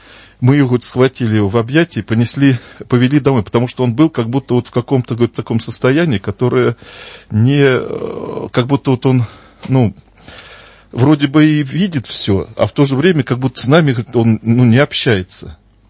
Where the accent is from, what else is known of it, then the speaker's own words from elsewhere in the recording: Voronezh Oblast, Russia; где я рос осознанно, в Воронежской области, у нас даже не было там церкви ни одной рядом действующей. Вот, поэтому крестился я поздно